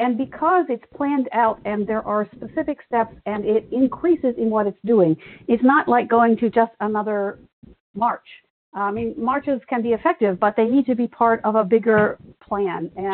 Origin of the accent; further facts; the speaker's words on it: Pittsburgh, Pennsylvania, United States; Okay, well … I'm from Pittsburgh